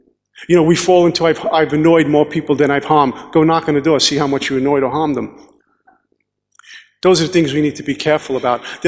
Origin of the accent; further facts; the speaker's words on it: Brooklyn, New York, United States; My first drink came when I was about 14 years old growing up in Brooklyn.